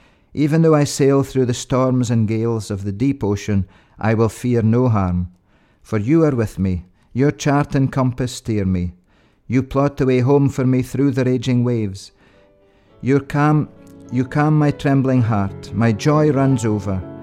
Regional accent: Fraserburgh, Scotland, United Kingdom; I'm from Fraserburgh, which is a major fishing port. I'm from a family with generations of fishermen.

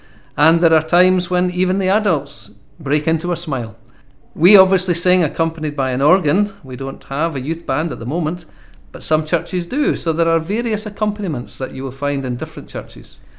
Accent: Rutherglen, Scotland, United Kingdom; also born or lived in Glasgow; Born in Glasgow, brought up for most of my time in the Rutherglen area.

